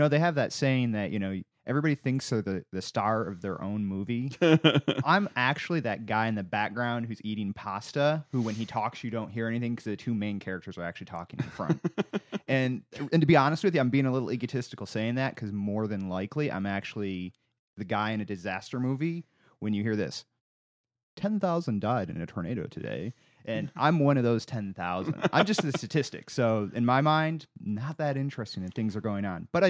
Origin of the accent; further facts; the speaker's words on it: Michigan, United States; I'm from Michigan, you're from Wisconsin